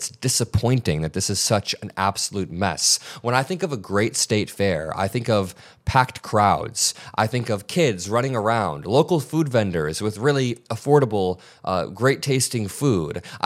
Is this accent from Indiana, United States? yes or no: yes; Indiana, United States; They even used to do it back in my home state of Indiana.